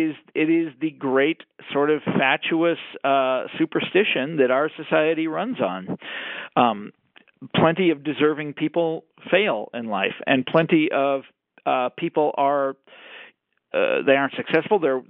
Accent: Kansas City, Missouri, United States; I'm from, you know, I'm from Kansas City and he's from here and whatever.

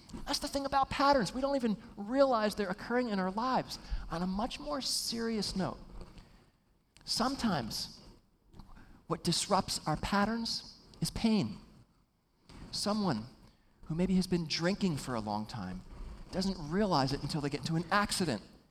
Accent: East Coast, United States; Now, I'm from the East Coast outside of New York City

